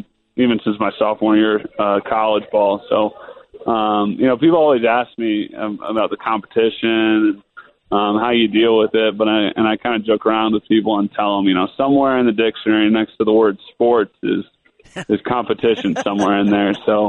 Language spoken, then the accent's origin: English; Orlando, Florida, United States; But, you know, for me, it was pretty cool because I'm from Orlando, and that was the first time I think they were playing it in Orlando. So it would have been cool to play in front of my folks